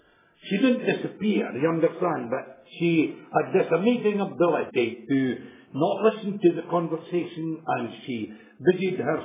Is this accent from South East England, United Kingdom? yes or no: no; Cowdenbeath, Scotland, United Kingdom; When I grew up in Cowdenbeath, anyone came and spoke on Zacchaeus or the prodigal son, we went to sleep because we reckoned we'd heard the best.